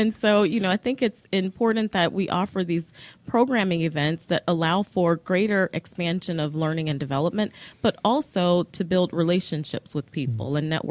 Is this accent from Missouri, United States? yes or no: yes; St. Louis, Missouri, United States; I have still great relationships with people in St. Louis SIG, where I'm from. I'm from St. Louis.